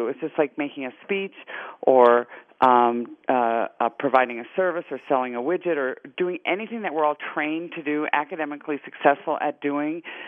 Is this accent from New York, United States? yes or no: no; Denver, Colorado, United States; Yeah, I'm from Denver, Alan